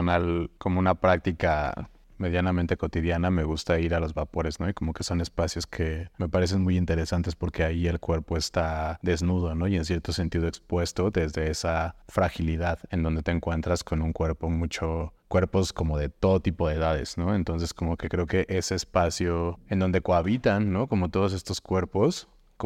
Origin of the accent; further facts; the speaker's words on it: Mexico City, Mexico; soy de la Ciudad de México, pero bueno, como que mucho tiempo he estado entre Ciudad de México y Puebla.